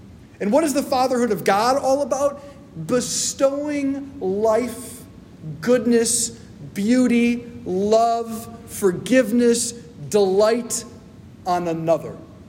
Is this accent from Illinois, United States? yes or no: yes; Chicago, Illinois, United States; born there; I was born in Chicago, so a big fan of some sports as well.